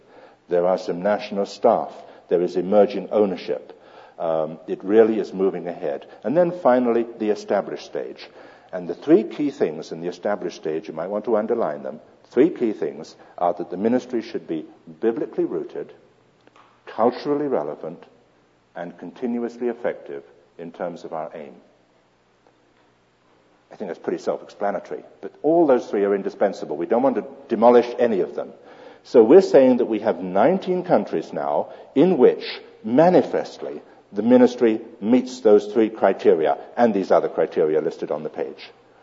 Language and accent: English; United Kingdom; I'm British. Therefore, I can't go to Angola or Mozambique.